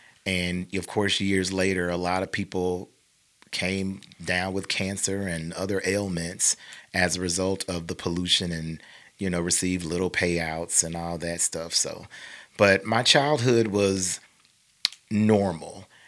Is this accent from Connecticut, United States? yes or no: no; Mobile, Alabama, United States; And so I grew up in Mobile, grew up in Pritchard. Pritchard is another city right adjacent to Mobile.